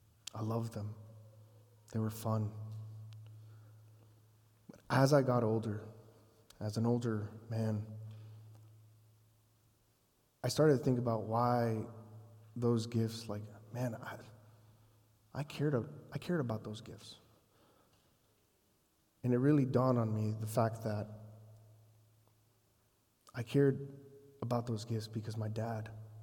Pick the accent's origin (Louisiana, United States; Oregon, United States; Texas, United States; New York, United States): Texas, United States; I was born and raised in Texas, but I was born and raised in deep South Texas, further south than San Antonio. That's a thing, believe it or not. 20 minutes from Mexico.